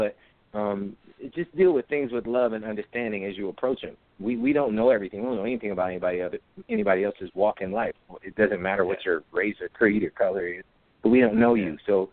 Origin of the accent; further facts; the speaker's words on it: Detroit, Michigan, United States; When I grew up in Detroit, that's what it was.